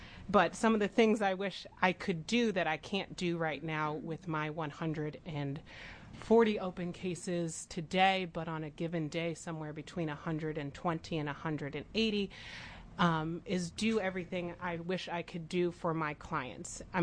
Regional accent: Oakland, California, United States; I grew up in Oakland, California, and growing up there and the history of that town

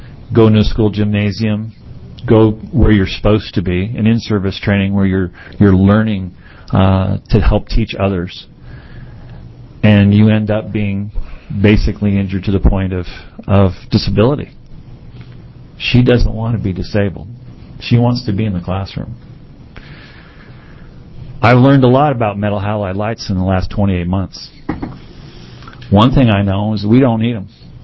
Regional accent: Westland, Oregon, United States; I'm from Westland, Oregon.

